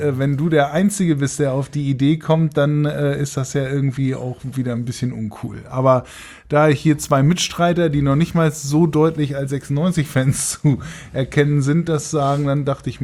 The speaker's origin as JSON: {"language": "German", "town": "Hanover", "region": "Lower Saxony", "country": "Germany", "said": "als Hannoveraner hat man zurzeit wenig zu lachen"}